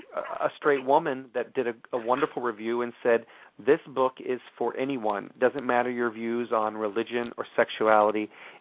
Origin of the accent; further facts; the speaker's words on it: Texas, United States; I grew up Southern Baptist in Texas, and that was one of my favorite hymns when I was growing up in church.